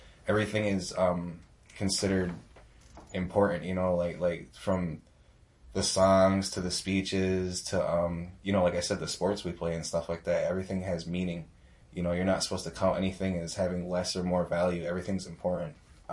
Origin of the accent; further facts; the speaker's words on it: New York, United States; I'm from the Onondaga Nation, from the Haudenosaunee tribe. The Haudenosaunee are made up of actually like five different nations. There's the Mohawks, the Oneidas, the Senecas, the Cayugas, and the Onondagas. We lived in New York State and upstate along the Great Lakes.